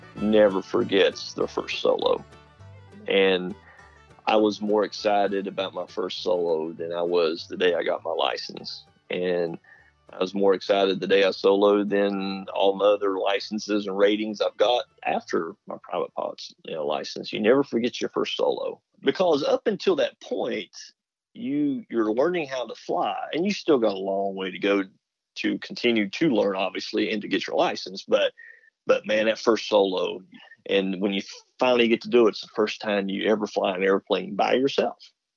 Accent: Chapmanville, West Virginia, United States; I grew up in Chapmanville, West Virginia.

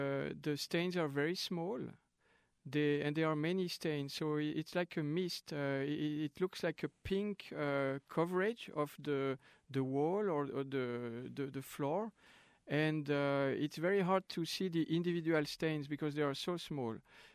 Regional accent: Switzerland; now in United States; because I come from Switzerland, which is a democratic country. I live in the U.S.

